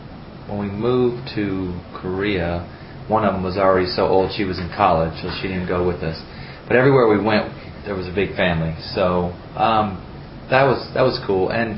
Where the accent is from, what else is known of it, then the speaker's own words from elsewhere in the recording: Asmara, Maekel, Eritrea; born there; My father was in the military, Army, so he traveled quite a bit. I was born in Africa.